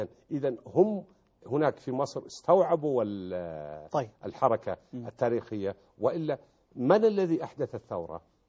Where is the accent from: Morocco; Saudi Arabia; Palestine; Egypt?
Saudi Arabia